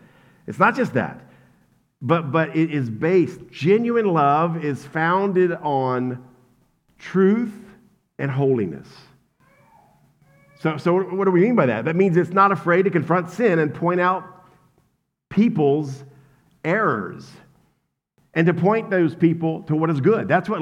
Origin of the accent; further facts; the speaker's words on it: Kentucky, United States; Are we too far from Kentucky now? No. I grew up in Kentucky.